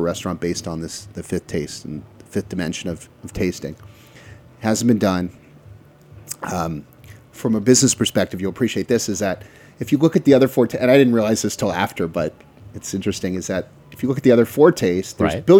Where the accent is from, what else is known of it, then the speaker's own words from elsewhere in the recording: Washington, District of Columbia, United States; moved away as an adult; now in Los Angeles, United States; I'm not an LA guy. I'm from the East Coast. I'm from DC.